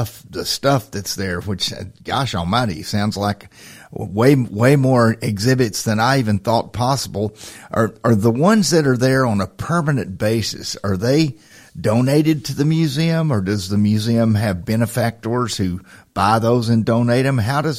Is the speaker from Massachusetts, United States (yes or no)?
no; Lawrenceburg, Tennessee, United States; And yes, I'm not a native Alabamian. I'm from Lawrenceburg, Tennessee, which is pretty close